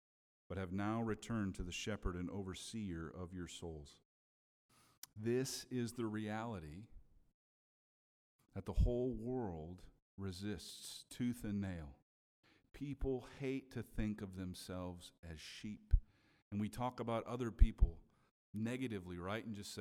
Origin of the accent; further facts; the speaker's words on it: Minnesota, United States; Some of you may have seen my home state in the news this week as the good state of Minnesota had snow yesterday.